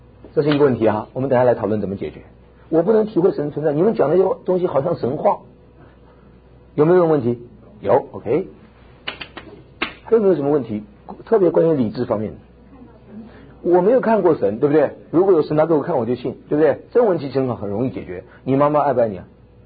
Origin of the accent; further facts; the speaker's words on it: China; 我们是中国人，要复兴中国文化